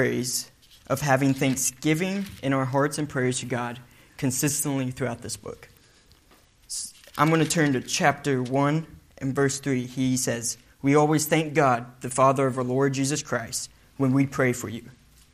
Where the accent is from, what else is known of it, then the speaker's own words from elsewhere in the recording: Oklahoma, United States; So growing up in Oklahoma, there was a director of missions.